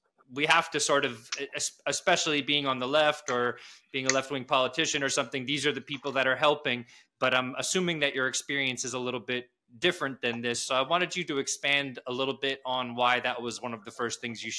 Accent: New York City, New York, United States; most people here, where I'm from New York City, I'm here in the States.

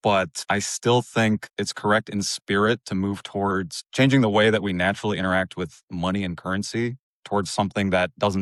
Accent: Chicago, Illinois, United States; Born and raised in Chicago.

